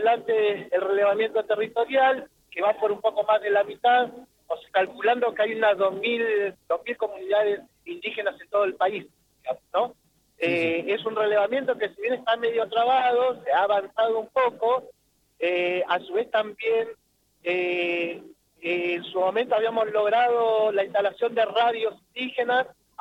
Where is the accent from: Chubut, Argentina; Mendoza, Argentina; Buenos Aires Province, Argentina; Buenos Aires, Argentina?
Chubut, Argentina; Trelew; yo soy del Chubut de Trelew, yo soy mapuche de allá.